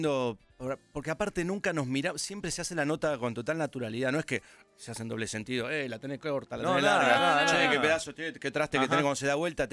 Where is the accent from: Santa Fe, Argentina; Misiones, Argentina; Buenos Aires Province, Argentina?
Santa Fe, Argentina; Funes; tengo una casa de campo y me crié en Funes, un lugar cerca de Rosario, pescando ranas.